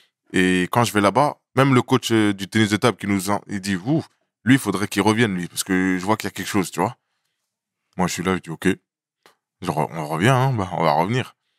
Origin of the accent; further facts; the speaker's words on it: Roissy-en-Brie, Île-de-France, France; also born or lived in Conakry, Guinea; je suis né à Conakry le 19 août 1990. Et moi et mon jumeau, avec ma mère, on est arrivé en France à 2 ans, en 1992. Donc voilà pourquoi Paul est né en France, à Lagny-sur-Marne, dans le 77. On s'est installé à Roissy-en-Brie